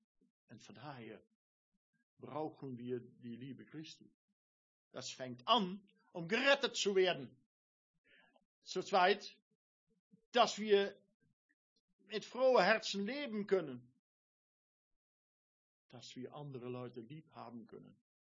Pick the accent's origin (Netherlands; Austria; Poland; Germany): Netherlands; German is a second language; Ich bin Holländer, also Deutsch ist nicht so einfach für mich.